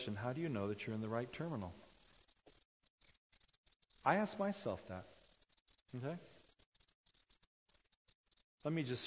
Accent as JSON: {"language": "English", "country": "South Korea", "tie": "born or raised there", "lives_now": "United States", "said": "I remember as a kid growing up in Korea, everybody wanted to live in America."}